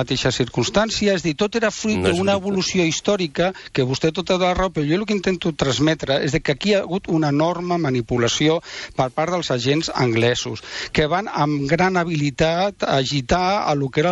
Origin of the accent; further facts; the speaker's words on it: Catalonia, Spain; jo com a català